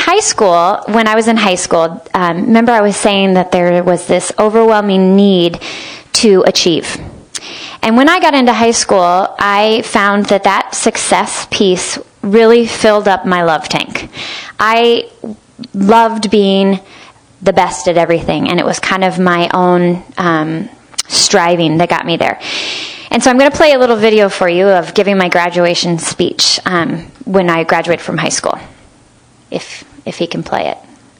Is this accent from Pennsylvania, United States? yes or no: no; Kansas, United States; So I grew up in Kansas, and most of my early childhood was fun and exciting until my first tornado hit.